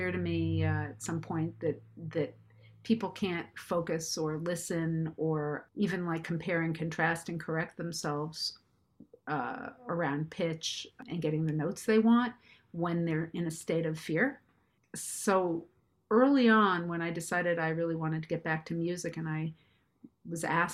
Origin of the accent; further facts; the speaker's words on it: New York, United States; where I grew up in New York, I was really involved with folk music.